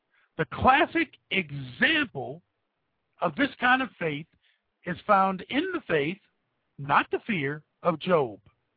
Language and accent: English; Ohio, United States; if I made the all-inclusive statement that all trees in my home state of Ohio were oak trees